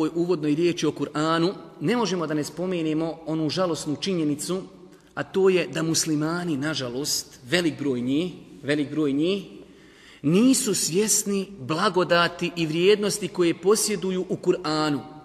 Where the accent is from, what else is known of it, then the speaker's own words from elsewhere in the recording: Bosnia & Herzegovina; jer ja sam čovjek Bosanac, rođen sam u Bosni, živio sam u Bosni, otišao sam na studije, pa sam se vratio ovdje.